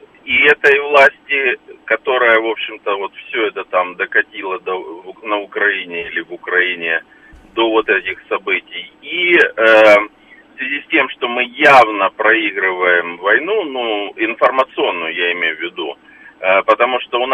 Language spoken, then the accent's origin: Russian; Russia; Поэтому я совершенно четко, ну, как россиянин, могу сказать